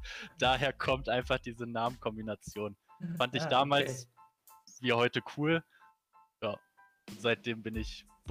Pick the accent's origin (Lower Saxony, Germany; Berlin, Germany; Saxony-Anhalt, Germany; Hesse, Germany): Lower Saxony, Germany; Braunschweig; Genau, ich komme aus Braunschweig, bin auch gebürtiger Urbraunschweiger, daher gar nicht so weit weg vom Harz.